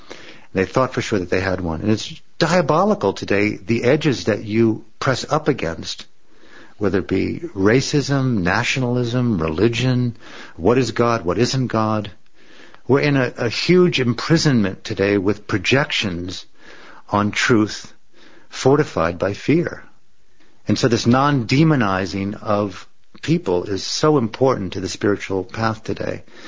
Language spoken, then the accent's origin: English; United States; I mean, I'm American, and I just came from a 18-city book tour through North America